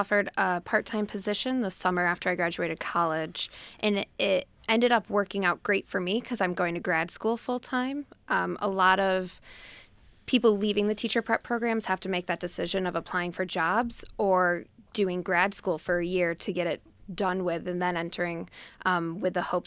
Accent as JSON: {"language": "English", "town": "Dryden", "region": "New York", "country": "United States", "tie": "born or raised there", "said": "Dryden, New York."}